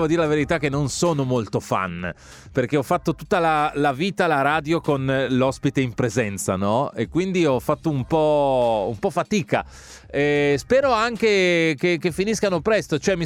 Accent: Saronno, Lombardy, Italy; now in Milan, Italy; Io tra l'altro cresco non tanto lontano da dove tu stai, perché sono cresciuto a Saronno, tu sei più spostato verso il lago

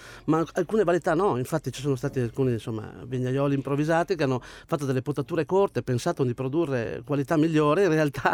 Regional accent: Bassano del Grappa, Veneto, Italy; Io sono veneto, di Bassano del Grappa.

